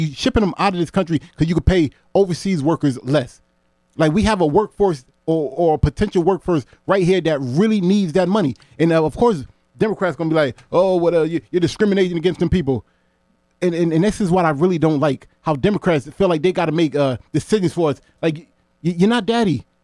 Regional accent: New Haven, Connecticut, United States; Like, I'm from New Haven, and this is the biggest voting block.

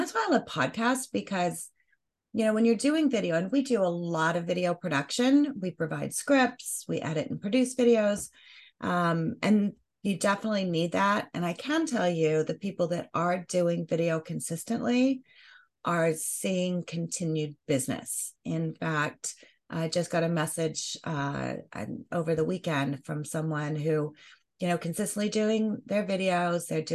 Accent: Colorado, United States; I'm a Broncos fan. I grew up in Colorado.

